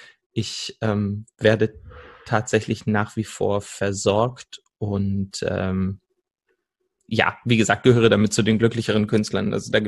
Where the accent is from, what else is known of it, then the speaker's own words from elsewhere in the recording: Salzgitter, Lower Saxony, Germany; now in Stuttgart, Germany; Ich bin aufgewachsen in Salzgitter, einer Stadt, die die meisten wahrscheinlich von der Autobahnausfahrt kennen. Und bin dann nach Berlin gegangen, um zu studieren und lebe mittlerweile in Stuttgart.